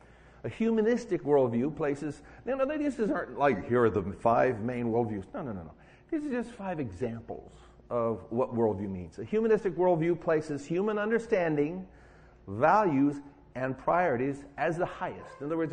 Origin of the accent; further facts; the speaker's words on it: United States; And I'm an American. I have loyalty to America.